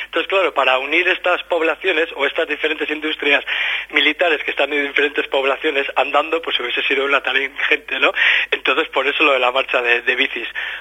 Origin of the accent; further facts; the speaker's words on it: Basque Country, Spain; Nuestra aportación como antimilitaristas vascos debe de ir encaminada a denunciar las políticas militaristas